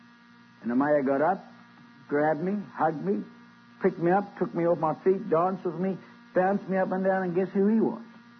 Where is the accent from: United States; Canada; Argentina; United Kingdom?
United Kingdom; Scotland; And I'm Scottish, and I have to hold back too, you know.